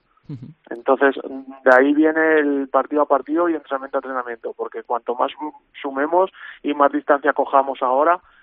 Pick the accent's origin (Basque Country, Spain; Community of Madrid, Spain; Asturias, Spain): Community of Madrid, Spain; Madrid; Por ejemplo, en mi tierra, en Madrid, se juega mucho más al fútbol sala con balón.